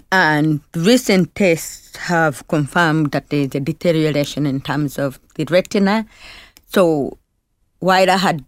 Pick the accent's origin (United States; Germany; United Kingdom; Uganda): Uganda; I grew up in Uganda, in rural Uganda, which had no facilities for audiology.